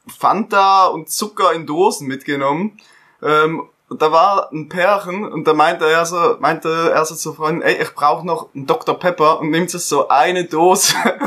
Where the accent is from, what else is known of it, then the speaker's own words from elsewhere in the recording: Switzerland; Quesadilla, sorry. Bin Schweizer, ich darf das.